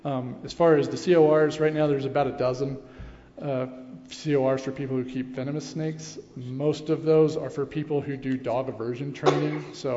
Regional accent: Missouri, United States; I grew up in Missouri.

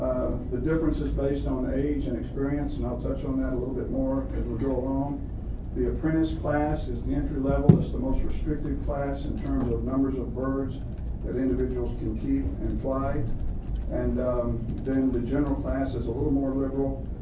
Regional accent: the South, United States; accent: southern; If I applied my southern accent more than you probably hear right now, probably something like Falconry.

